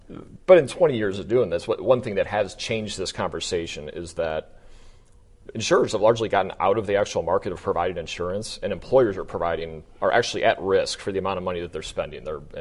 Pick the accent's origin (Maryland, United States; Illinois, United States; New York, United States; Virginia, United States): Illinois, United States; I grew up in Cook County, Illinois.